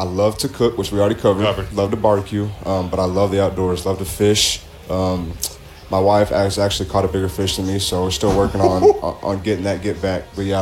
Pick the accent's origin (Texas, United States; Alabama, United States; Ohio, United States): Texas, United States; Spearman; Spearman, Texas.